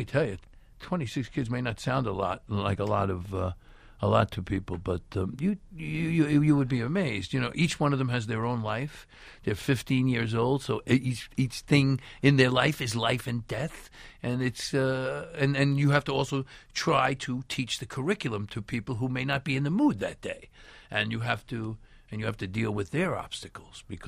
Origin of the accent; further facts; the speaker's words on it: Brooklyn, New York, United States; Well, I come from Brooklyn. I can't help that.